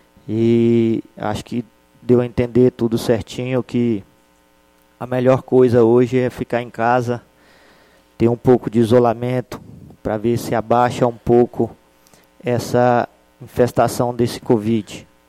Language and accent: Portuguese; Buritis, Minas Gerais, Brazil; E a gente é do município de Buritis, DDD 38.